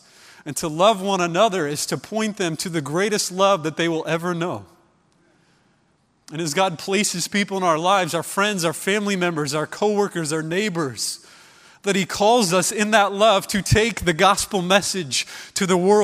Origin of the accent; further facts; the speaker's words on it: Midwest, United States; In 19 years, growing up in the Midwest and having many Christian friends and family members and other things, nobody ever bothered giving me the chance to hear